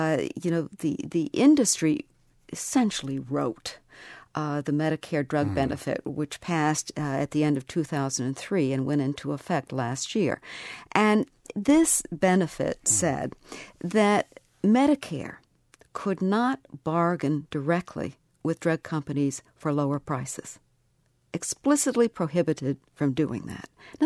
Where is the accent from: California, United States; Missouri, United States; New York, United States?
Missouri, United States; But I'm from Missouri.